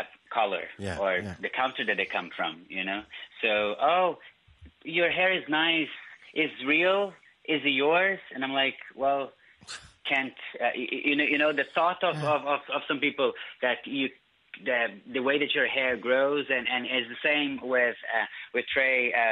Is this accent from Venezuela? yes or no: no; Brazil; And I come from Brazil, you know